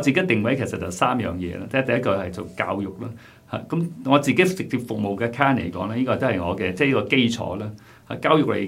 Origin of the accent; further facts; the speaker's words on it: China; also born or lived in Hong Kong; 我在中国长大，我香港有一些年在香港做事